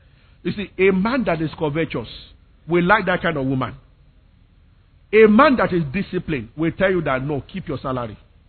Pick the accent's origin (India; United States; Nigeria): Nigeria; Abeokuta, Ogun; now in Lagos, Nigeria; When I came to Lagos, I grew up in Abeokuta. I went to Investor Ibadan. So, I never had any business with Lagos.